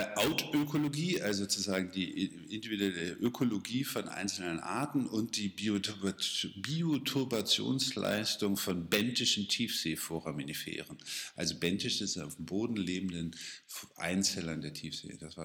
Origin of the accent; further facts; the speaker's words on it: Cuxhaven, Lower Saxony, Germany; Ich bin erstmal jemand von der Küste, ich komme aus Cuxhaven und ich erinnere mich, dass ich so mit 10, 12 Jahren irgendwie dort an der Elbmündung stand